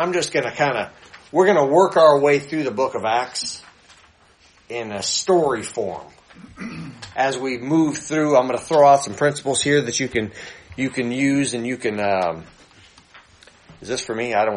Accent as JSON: {"language": "English", "region": "New Hampshire", "country": "United States", "tie": "born or raised there", "said": "I grew up in New Hampshire. It's all Catholic up there."}